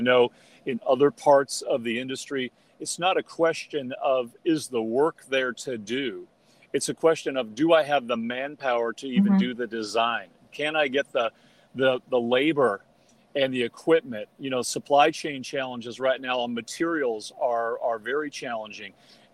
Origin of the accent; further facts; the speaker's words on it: Tucson, Arizona, United States; But I grew up in Tucson, and I did have an opportunity to put some of the distribution system underground.